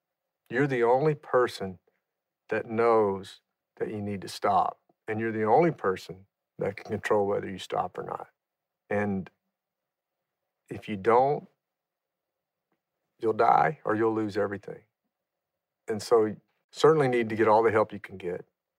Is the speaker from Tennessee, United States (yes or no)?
no; Louisiana, United States; I grew up in Louisiana, and we used to drink Miller ponies sitting on a tailgate around a bonfire.